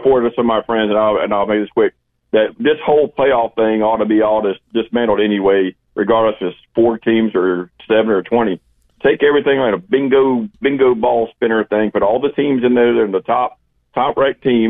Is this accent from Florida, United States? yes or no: no; Indiana, United States; also born or lived in South Carolina; I'm from Indiana originally, so I have a little biasness. I lived in South Carolina for a while